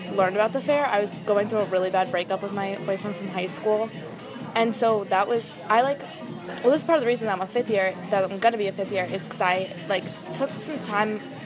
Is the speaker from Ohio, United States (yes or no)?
no; Connecticut, United States; I'm from Connecticut.